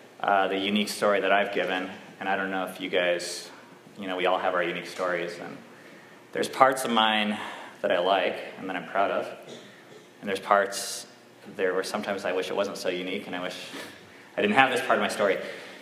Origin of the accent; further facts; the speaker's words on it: Seattle, Washington, United States; But I'm from Seattle. And in Seattle, we have REI.